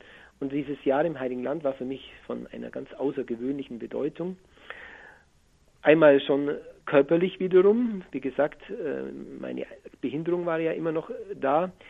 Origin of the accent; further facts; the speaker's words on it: Gundelfingen an der Donau, Bavaria, Germany; Und so bin ich auch in die Pfarrgemeinde hineingewachsen, in Gundelfingen an der Donau, wo ich aufgewachsen bin, war viele Jahre Ministrant